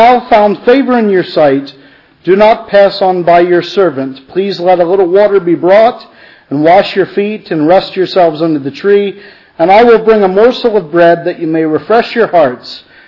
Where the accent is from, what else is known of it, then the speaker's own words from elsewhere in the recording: Reading, Pennsylvania, United States; We come from Reading, Pennsylvania.